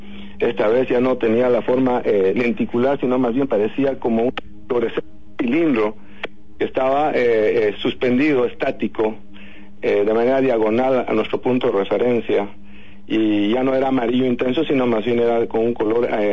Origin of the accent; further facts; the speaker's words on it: Bolivia; also born or lived in Tacna, Peru; Soy boliviano